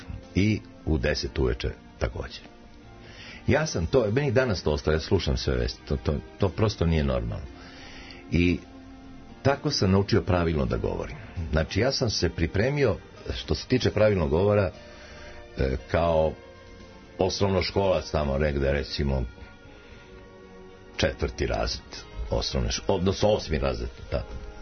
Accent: Belgrade, Serbia; first language Macedonian; Serbian is a second language; Prvi je moj maternji jezik koji je u sred Beograda bio makedonski. I moji tad nisu znali, su došli, ja sam rođen i Beograđan i tako dalje

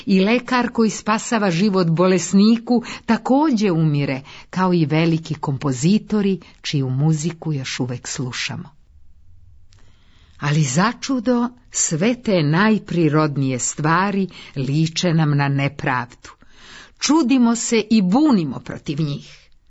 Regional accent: Brankovina, Šumadija and Western Serbia, Serbia; što sam rođena u ustaničkom kraju, što sam rasla u Brankovini Zavičaju Nenadovića

